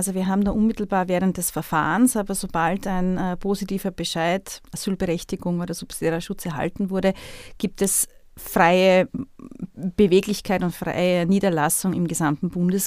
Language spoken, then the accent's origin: German; Austria; Ich darf das sagen als Österreicherin.